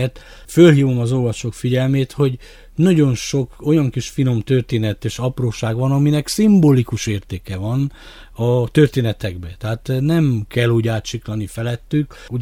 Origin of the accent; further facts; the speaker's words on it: Romania; Na most eljutottunk oda, hogy 90 után azért, mert románi magyar vagyok, egymást kergettük a főtéren.